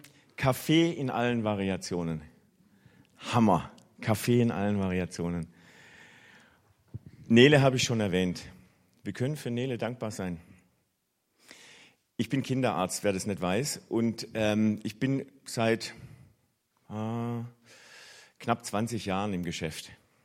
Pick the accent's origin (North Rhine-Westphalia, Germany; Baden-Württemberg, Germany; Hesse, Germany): Baden-Württemberg, Germany; Stuttgart; weil wir in meiner Heimatgemeinde in Stuttgart auch so einen Erntedank-Tisch hatten.